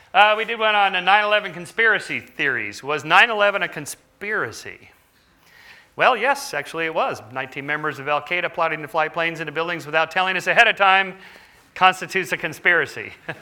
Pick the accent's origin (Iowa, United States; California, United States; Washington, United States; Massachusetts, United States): California, United States; Los Angeles; Well, I'm from Los Angeles, so you can imagine I have an opinion about this myself.